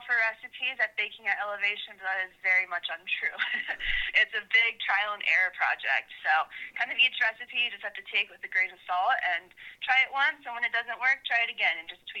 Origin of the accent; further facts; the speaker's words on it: Florida, United States; now in Lake Tahoe, United States; originally I'm from Florida, as are all my recipes.